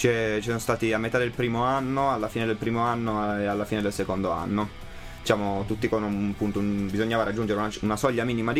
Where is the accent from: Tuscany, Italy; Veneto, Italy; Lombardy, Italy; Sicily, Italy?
Lombardy, Italy; Milan; vengo da Milano e sono uno studente del terzo anno di autoveicolo.